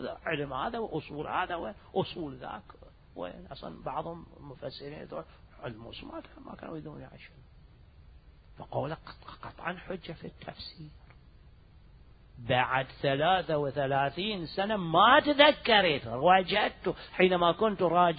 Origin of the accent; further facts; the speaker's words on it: Iraq; moved away; also born or lived in Khuzestan, Iran; صدام اجى على الحكم، طلعنا من العراق، تسفير ايران خوزستان